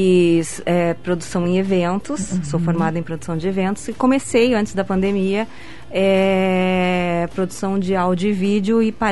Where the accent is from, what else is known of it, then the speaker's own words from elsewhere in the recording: Santa Catarina, Brazil; Eu também sou de Santa Catarina.